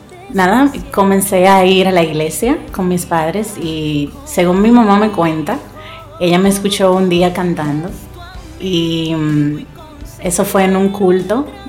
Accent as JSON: {"language": "Spanish", "region": "La Romana", "country": "Dominican Republic", "tie": "born or raised there", "also_born_or_lived": "Hato Mayor del Rey", "said": "yo me crié en La Romana, nací en el pueblito de Hato Mayor del Rey. Es una historia bien, bien dinámica. Crecí en el centro de dos familias."}